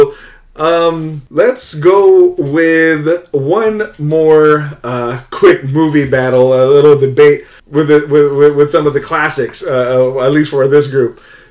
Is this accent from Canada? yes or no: no; Philippines; But something about growing up in the Philippines where I had the Super Famicom. That's what they called it over there.